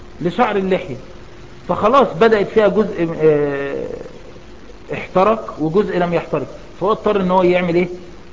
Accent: Egypt; زي عندنا في مصر الحمد لله

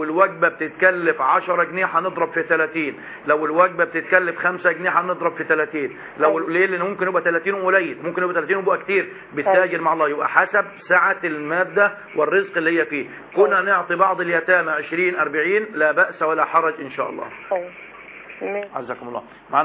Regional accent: Egypt

